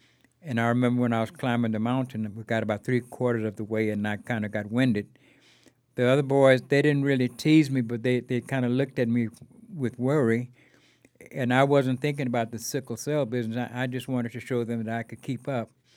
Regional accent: Crowley, Louisiana, United States; born there; Well, I believe, from my experience, I was born in Crowley, Louisiana.

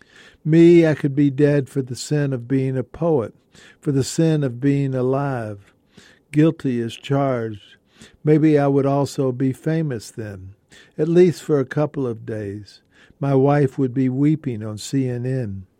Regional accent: Memphis, Tennessee, United States; I grew up in Memphis, Tennessee, and it was during for Memphis, the golden age of music.

